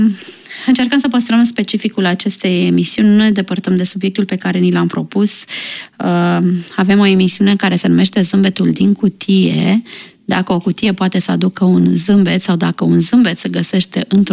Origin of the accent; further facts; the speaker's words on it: Romania; Sunt româncă și mă bucur că trăiesc în România, pentru că avem în România foarte multe lucruri frumoase, iar părerea mea despre țara mea este una bună.